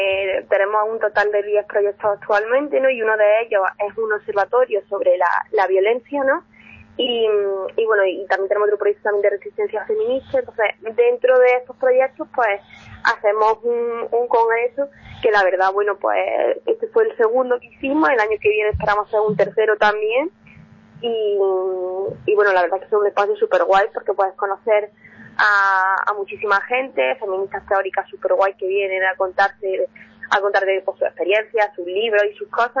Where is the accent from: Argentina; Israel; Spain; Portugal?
Spain; Andalusia; Yo, por mi acento, bueno, pues yo creo que ya se nota que yo vengo del sur, de Andalucía.